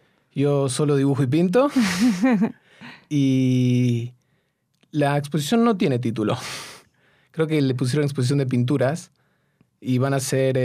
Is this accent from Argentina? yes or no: yes; Buenos Aires, Argentina; now in Madrid, Spain; Buenos Aires, la ciudad donde crecí, aunque nací aquí en Madrid.